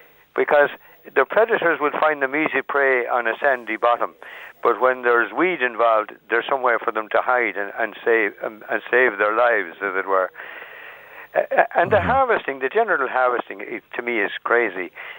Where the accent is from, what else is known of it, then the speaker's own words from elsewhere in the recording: Ireland; And frankly, I just do not buy into it as an Irish citizen.